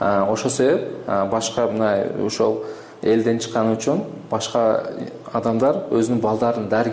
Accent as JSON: {"language": "Kyrgyz", "town": "Uchkurgan", "region": "Batken Region", "country": "Kyrgyzstan", "tie": "born or raised there", "said": "эл үчүн бала чакабыз ушул жерде, яны ушул жерде өсүп, ушул жерде чоңойгонбуз да."}